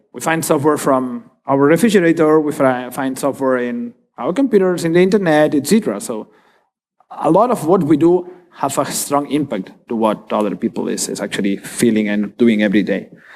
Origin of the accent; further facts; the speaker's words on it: Barcelona, Catalonia, Spain; English is a second language; I come from Spain. I come actually from Barcelona, and I've been told by many of my German friends I'm the fastest speaker they ever met.